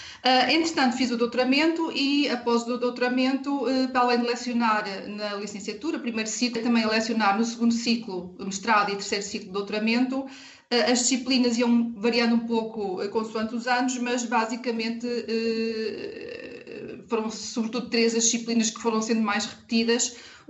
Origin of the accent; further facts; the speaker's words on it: Coimbra, Portugal; Eu sou de Coimbra, nasci em Coimbra em 1965 e desde sempre vivi aqui nesta cidade de Coimbra.